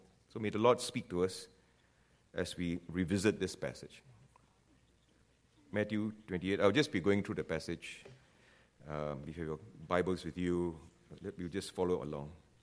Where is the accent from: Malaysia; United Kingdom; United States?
Malaysia; Penang; So I was from Malaysia, as been told, from Penang, this island in the north of Malaysia.